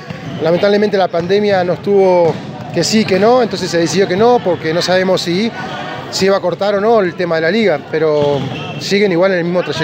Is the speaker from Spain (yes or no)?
no; Cervantes, Río Negro, Argentina; yo vengo justamente de Cervantes, un pueblito que también hay mucho vóley